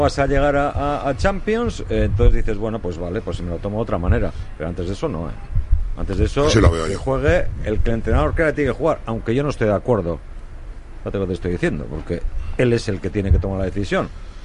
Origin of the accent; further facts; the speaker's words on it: Bilbao, Basque Country, Spain; Claro, somos de Bilbao.